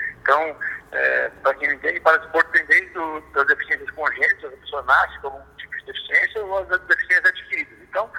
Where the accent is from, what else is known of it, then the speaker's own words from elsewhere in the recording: Presidente Venceslau, São Paulo, Brazil; born there; levando o nome da minha cidade, onde eu nasci, Presidente Venceslau